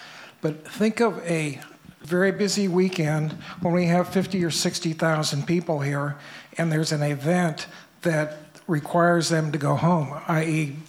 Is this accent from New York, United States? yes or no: no; Stinson Beach, California, United States; from Stinson Beach